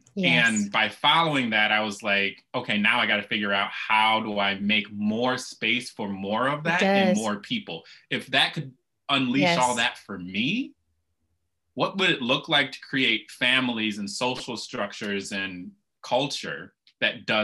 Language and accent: English; Kalamazoo, Michigan, United States; But yeah, I grew up in Kalamazoo, Michigan, in a family and in a community that was very insistent on surviving and thriving despite the white supremacist country that we're in.